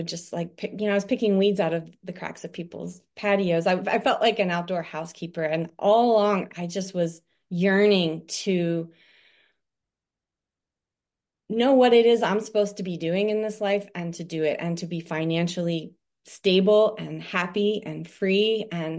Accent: East Coast, United States; So, well, I'm from the East Coast, and I grew up just across the river here

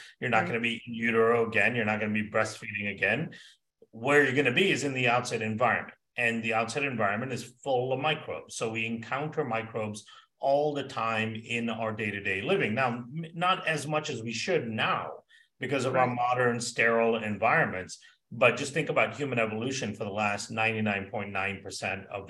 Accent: Malaysia; also born or lived in Singapore; I know I grew up in Malaysia and Singapore for part of my life

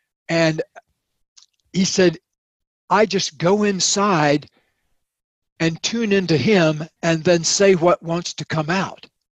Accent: the South, United States; my collection of lunatics that I grew up in down in the South

